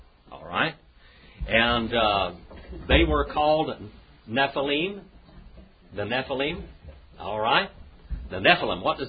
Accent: Nevada, United States; also born or lived in California; I came from Nevada up there. Well, up in Nevada, you know, I grew up in Nevada quite a bit of time. And when I came back to California

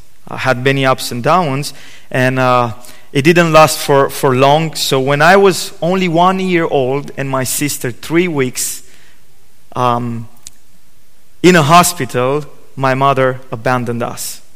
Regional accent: Romania; now in United Kingdom; I'm originally from Romania. I've been living in Northern Ireland since 2017, not very far from your church.

